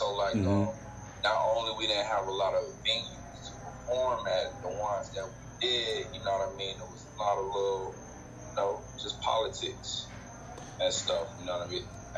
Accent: West Palm Beach, Florida, United States; now in Los Angeles, United States; I'm from West Palm Beach, Florida. That's West Palm Beach, Florida, and Riviera Beach. I was back and forth. You know what I mean? I moved to LA about 5 years ago now.

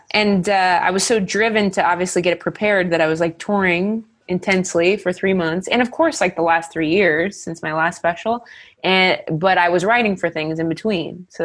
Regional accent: Ohio, United States; I mean, you know, I'm from Ohio too, but I hear you.

